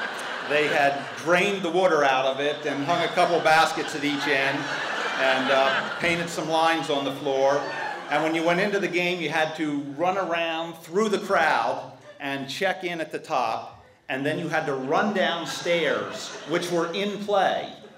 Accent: West Chester, Pennsylvania, United States; I was raised in Westchester, which is a really nice little town about 25 miles west of Philadelphia.

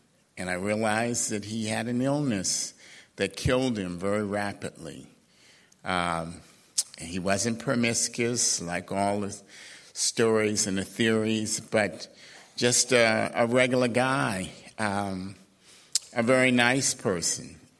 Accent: Norfolk, Virginia, United States; now in Baltimore, United States; After growing up in Norfolk, Virginia in the mid-40s and attending segregated schools there, breaking in to the civil rights activist role in high school and college, I came to Baltimore

